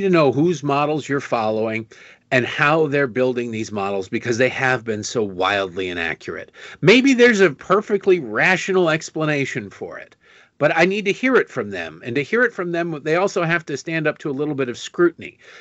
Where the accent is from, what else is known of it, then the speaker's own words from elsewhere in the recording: Detroit, Michigan, United States; also born or lived in Baltimore; And I grew up in Detroit and I lived in Baltimore and I've seen corruption.